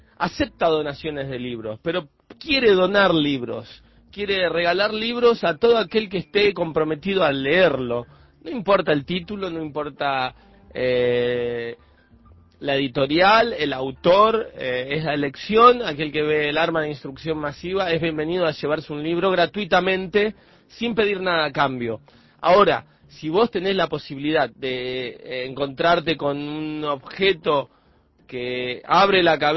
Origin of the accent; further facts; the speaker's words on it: Argentina; moved away; Así que volví a Argentina, mi país de origen